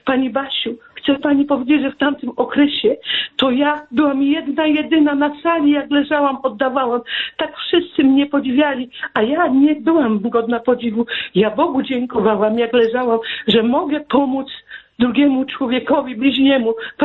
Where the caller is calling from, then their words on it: Tychy, Silesian Voivodeship, Poland; z Tychów, ja dzwonię